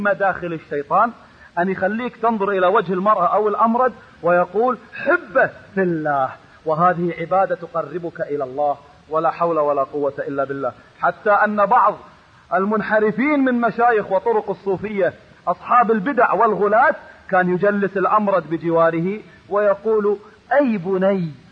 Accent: Kuwait

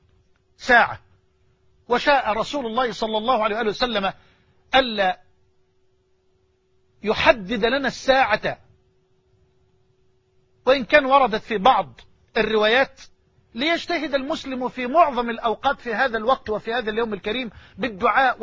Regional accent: Egypt; يعني بلغتنا في بلهجتنا في مصر

